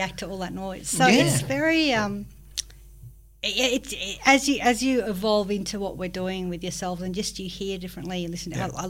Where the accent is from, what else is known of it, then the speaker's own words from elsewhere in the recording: Australia; born there; I will disclaimer that I am Indian. Born in Australia.